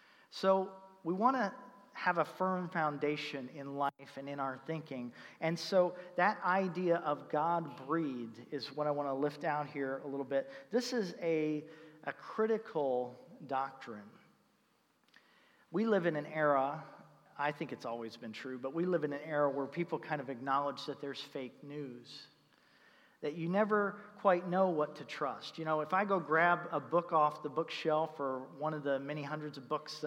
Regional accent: Indianapolis, Indiana, United States; I grew up in Indianapolis, Indiana, and the closest amusement park was Kings Island

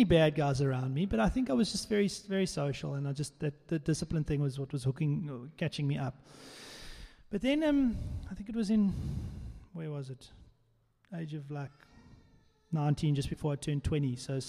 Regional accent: Port Elizabeth, Eastern Cape, South Africa; So I grew up in Port Elizabeth, and my mom and dad were amazing.

